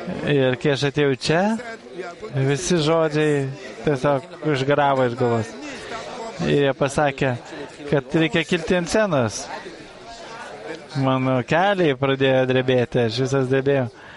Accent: Ghana; Lithuanian is a second language; aš esu iš Ganos, iš Afrikos.

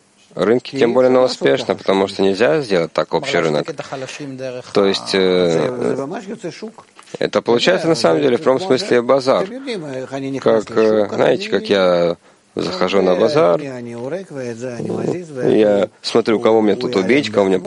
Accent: Lithuania; now in Israel; Я сам из Литвы приехал в Израиль 40 с чем-то лет тому назад.

